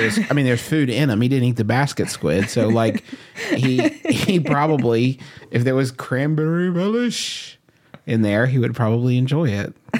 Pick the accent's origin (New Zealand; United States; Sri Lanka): United States; I'm an American. I get to say that they're doing it wrong.